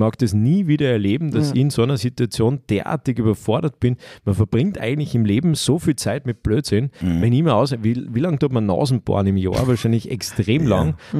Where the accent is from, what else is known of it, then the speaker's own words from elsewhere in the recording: Salzburg, Austria; Man weiß es ja als Salzburger